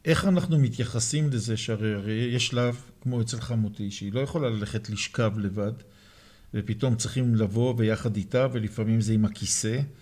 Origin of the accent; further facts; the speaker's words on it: Jerusalem, Jerusalem District, Israel; אנחנו ירושלמים, אין לנו בעיה